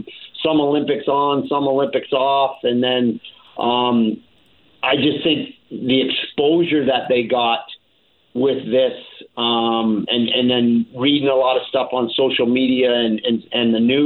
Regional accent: Canada; growing up in Canada

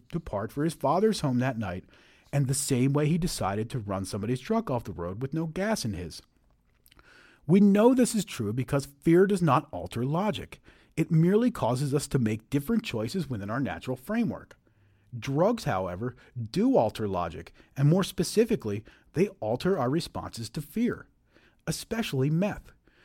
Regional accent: Pennsylvania, United States; but I grew up in Pennsylvania

